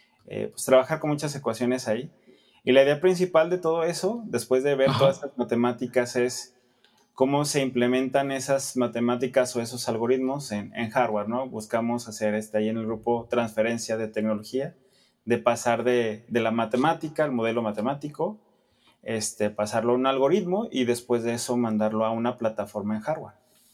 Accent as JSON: {"language": "Spanish", "region": "Aguascalientes", "country": "Mexico", "moved": "as an adult", "lives_now": "Guadalajara, Mexico", "said": "yo soy originario de Aguascalientes."}